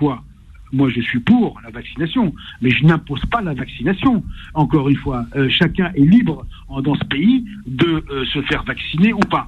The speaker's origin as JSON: {"language": "French", "country": "France", "tie": "born there", "said": "nous, on est nés en France. Ouais. Nos parents sont venus en France."}